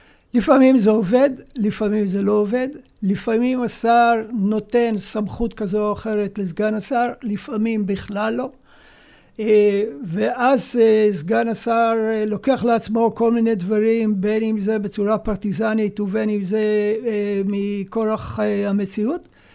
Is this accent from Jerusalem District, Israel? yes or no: yes; Jerusalem, Jerusalem District, Israel; אני גדלתי בשכונה שהמרחק בין להיות נורמטיבי לבין להיות בעולם הפשע הוא בעובי של סכין גילוח